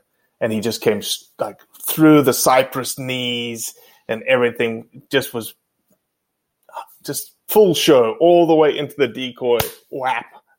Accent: South Africa; I always wanted to be a game ranger. That's the thing that boys growing up in South Africa want to become, right?

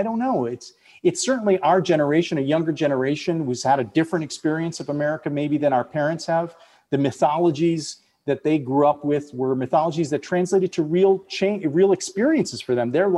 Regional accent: Wisconsin, United States; I come from Wisconsin and I spent a lot of time still back in my home state.

